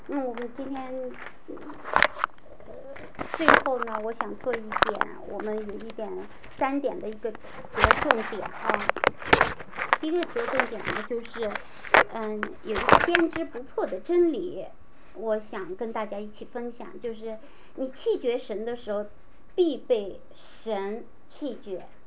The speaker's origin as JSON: {"language": "Chinese", "region": "California", "country": "United States", "said": "那我们加州人，我们美国人哈，也不喜欢他"}